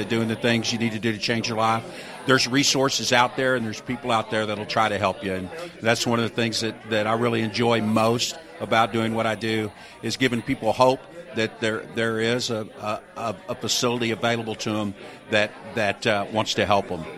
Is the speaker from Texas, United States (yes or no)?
yes; Texas, United States; I grew up in Texas. It was a kind of a cultural thing.